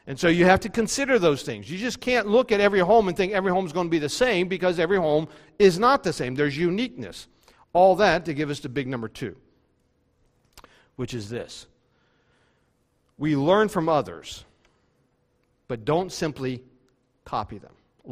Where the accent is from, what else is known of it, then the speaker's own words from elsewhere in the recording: West Virginia, United States; When growing up in West Virginia, where I lived on the farm, we were right near the river.